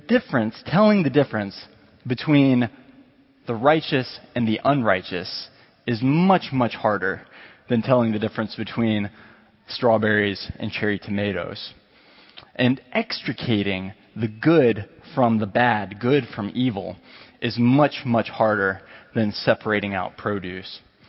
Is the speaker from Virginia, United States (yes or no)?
no; Cary, North Carolina, United States; also born or lived in New York; But North Carolina is actually my hometown. While we were living in New York for the last 5 years before moving to New York, I actually grew up just down the road in Cary.